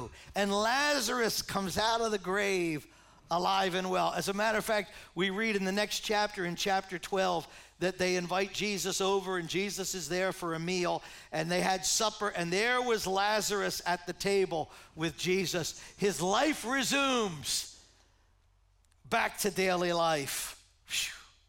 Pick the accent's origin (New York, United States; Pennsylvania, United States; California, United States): Pennsylvania, United States; because I grew up on Spruce Avenue, you know, two blocks from here.